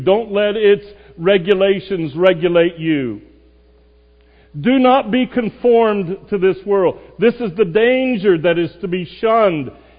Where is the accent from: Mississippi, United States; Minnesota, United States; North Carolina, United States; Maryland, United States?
North Carolina, United States; Near my hometown in North Carolina, there's been there for decades an Amish community.